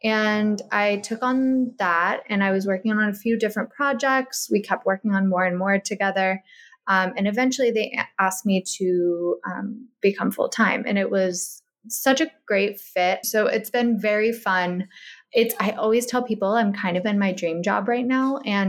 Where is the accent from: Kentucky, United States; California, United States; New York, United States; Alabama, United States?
Kentucky, United States; I'm from Kentucky.